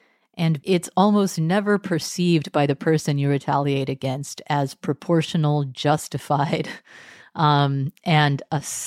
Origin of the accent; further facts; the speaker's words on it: Texas, United States; I am Catholic. I was raised Methodist in Texas, and I converted to Catholicism later in life while I was earning my degree in Christian theology at Cambridge.